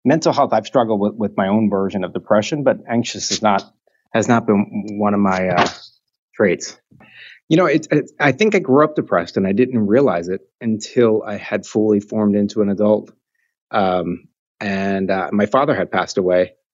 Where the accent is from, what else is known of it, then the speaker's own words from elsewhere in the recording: Philadelphia, Pennsylvania, United States; Being a young kid growing up in Philadelphia, who was gay but not out